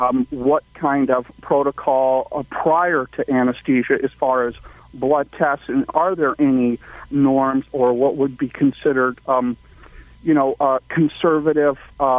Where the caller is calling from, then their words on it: Morro Bay, California, United States; I am calling from Morro Bay, California.